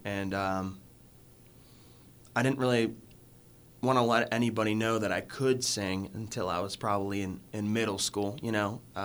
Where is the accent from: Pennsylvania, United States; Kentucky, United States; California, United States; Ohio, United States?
Pennsylvania, United States; Apollo; now in Plum, United States; I actually am originally from Apollo.